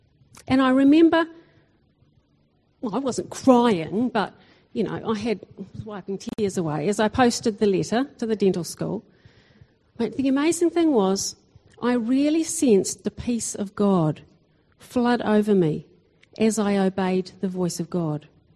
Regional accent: Ngaruawahia, Waikato, New Zealand; I was born here in the Waikato, out at Narawahia. My dad was the camp director at the Christian youth camps there. So I was brought up on a campsite, had lots of fun, and I had lots of opportunity to learn about Jesus.

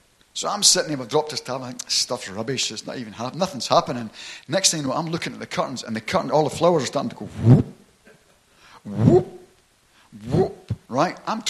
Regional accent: Glasgow, Scotland, United Kingdom; also born or lived in Edinburgh; So I was born in Edinburgh, but I never lived there. I was actually brought up in Glasgow, right? In the Gallowgate, right? Which was a pretty rough area, believe me, right across from Celtic Football Park, right?

